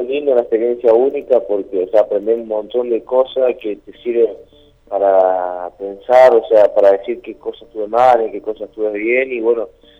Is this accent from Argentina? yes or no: yes; La Vanguardia, Argentina; yo soy de La Sarita, un pueblito todavía un poquito más al norte.